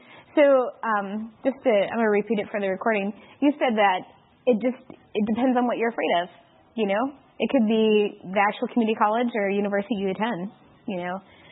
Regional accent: Michigan, United States; I am from Michigan.

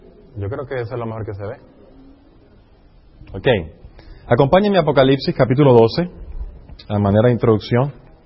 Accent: California, United States; de donde yo vengo de California

